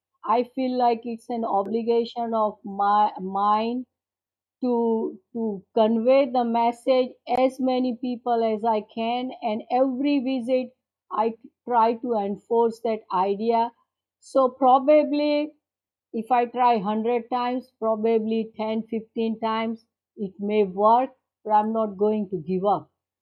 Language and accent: English; India; because I came from India being a woman, and I was the first generation woman allowed to go to school